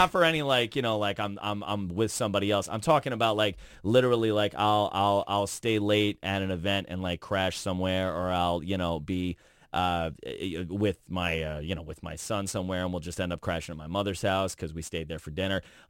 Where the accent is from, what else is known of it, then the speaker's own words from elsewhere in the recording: New York City, New York, United States; This is why I love apartment living, dude. I grew up in New York City.